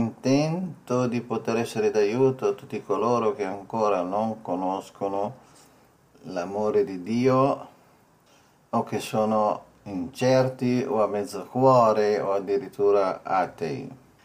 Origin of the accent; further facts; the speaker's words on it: Milan, Lombardy, Italy; questa è la mia vita da milanese, famiglia cattolica, ma con l'abitudine di andare a messa Natale, Pasqua, battesimi, matrimoni, comunione, cresima